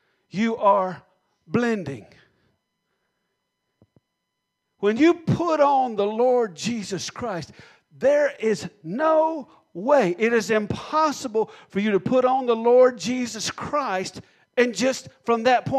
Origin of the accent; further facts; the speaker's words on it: the South, United States; And I know we're from the South